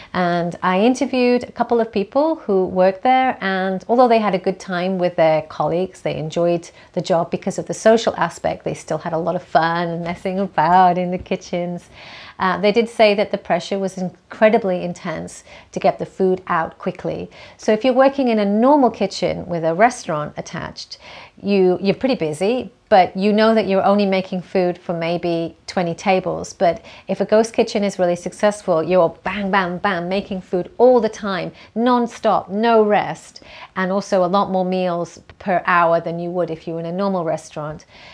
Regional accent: United Kingdom; I mean, I'm British, so that means French fries

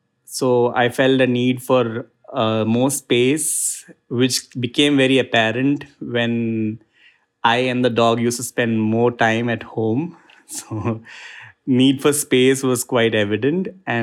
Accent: Kerala, India; now in Bangalore, India; And I'm originally from Kerala in India, but yeah, I currently reside in Koramangala in Bangalore.

